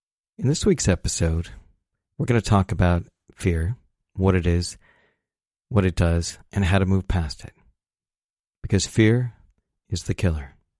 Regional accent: Salt Lake City, Utah, United States; I grew up in Salt Lake City where your whole life is judged about how well you hold up to the Mormon church's standards. And it was really, it was a hard place for me to grow up.

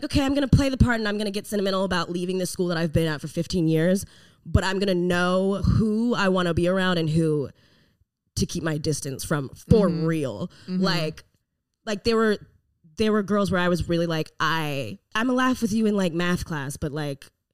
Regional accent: the South, United States; we grew up in the South and it was at Church of Christ

